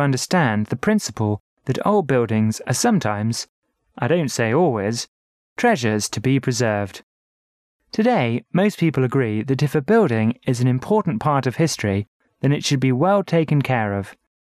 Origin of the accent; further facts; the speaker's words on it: Harbin, Heilongjiang, China; I will tell you about a building in my hometown, Harbin.